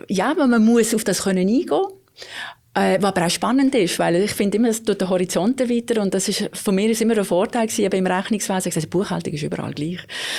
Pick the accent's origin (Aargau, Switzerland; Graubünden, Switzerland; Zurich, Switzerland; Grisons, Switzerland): Aargau, Switzerland; Rheinfelden; Ich bin in Rheinfelden aufgewachsen, dort alle Schulen besucht.